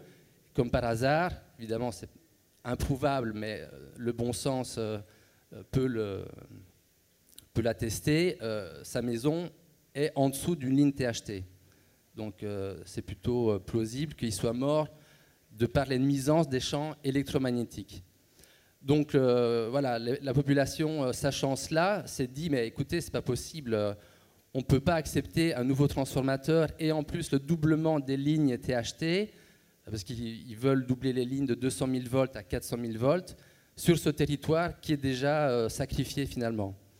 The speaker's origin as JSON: {"language": "French", "country": "Belgium", "moved": "yes", "lives_now": "France", "said": "Moi, je suis belge, hein, comme vous l'entendez de par mon accent, et je me suis installé avec ma compagne dans les Cévennes"}